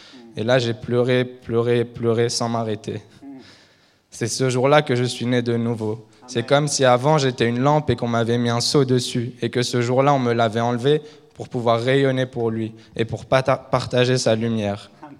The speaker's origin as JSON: {"language": "French", "country": "France", "said": "alors que je suis français"}